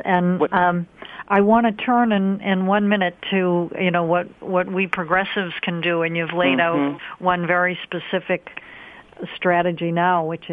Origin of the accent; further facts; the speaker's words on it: Massachusetts, United States; the wonderful U.S. Senator Elizabeth Warren from my home state of Massachusetts